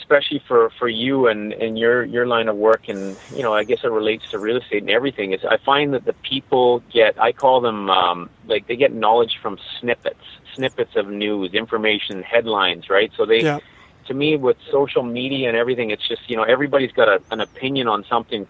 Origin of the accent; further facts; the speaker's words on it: Canada; and I grew up here in Canada, and I don't speak Farsi or anything